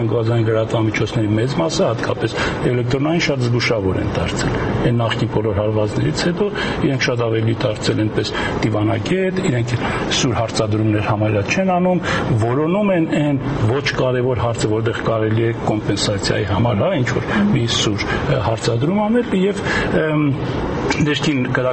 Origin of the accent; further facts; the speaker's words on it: Gyumri, Shirak, Armenia; Ես որպես գյումրեցի գիտեմ